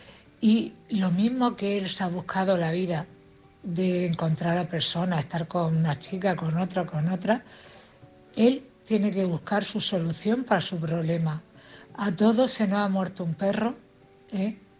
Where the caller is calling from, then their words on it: Cartagena, Region of Murcia, Spain; de Cartagena.